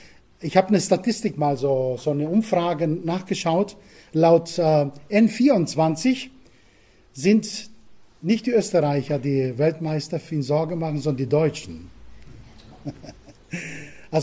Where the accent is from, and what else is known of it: Crete, Greece; born or raised there; moved away as an adult; now in Germany